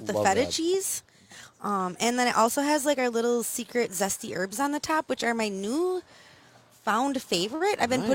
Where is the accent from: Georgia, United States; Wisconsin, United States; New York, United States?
Wisconsin, United States; Appleton; I'm from the Appleton area. I live right by the airport there.